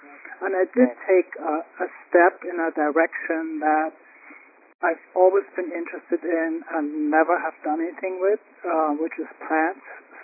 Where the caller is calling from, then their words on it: New York City, New York, United States; Julian, I'm calling from New York City.